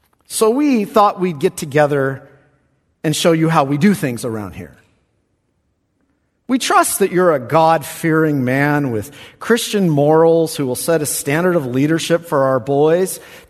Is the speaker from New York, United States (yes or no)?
no; Lemoore, California, United States; My hometown, which is no hometown to boast of, it's kind of like Nazareth, it's called Lemoore. You know, we boast